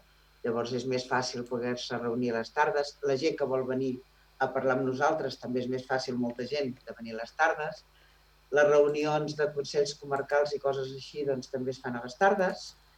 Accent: Sant Feliu, Catalonia, Spain; i potser també el fet d'haver nascut al carrer Sant Joan, perquè soc de Sant Feliu de sempre, els meus pares, tota la meva família és de Sant Feliu de sempre.

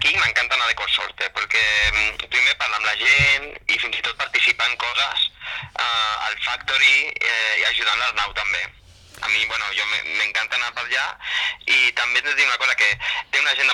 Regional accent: Mollet del Vallès, Catalonia, Spain; És un poble, jo soc de Mollet, que també és un poble

